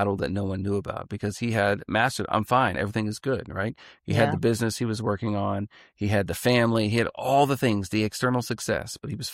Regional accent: Texas, United States; So this is me from being born and raised in Texas. I don't know anything about cold.

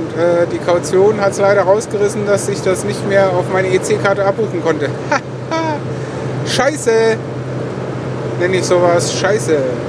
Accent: Lower Saxony, Germany; bin ich Ostfriese, also ein Nordlicht.

